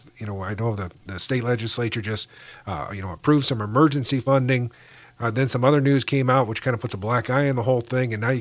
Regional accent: Detroit, Michigan, United States; I come from the Detroit area.

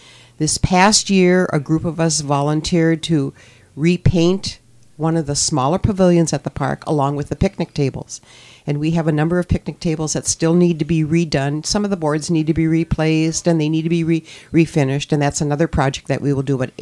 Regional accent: Chassel, Michigan, United States; when we were little girls growing up in Chassel, many of the Chassel Lions Club members were still members when we retired and came back to Chassel.

